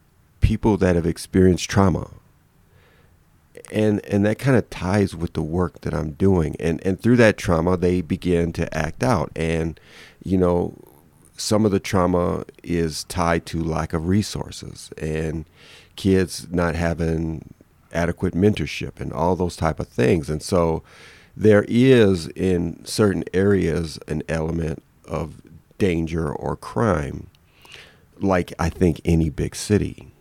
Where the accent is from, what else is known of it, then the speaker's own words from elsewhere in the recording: Detroit, Michigan, United States; I'll say to people sometimes, I'm from Detroit.